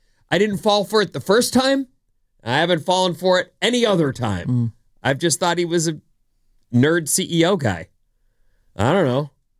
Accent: Nevada, United States; I'm from Nevada, and I'm here to protect you.

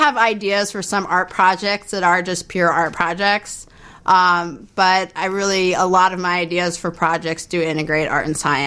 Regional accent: San Francisco, California, United States; growing up in San Francisco, I was exposed to art and science.

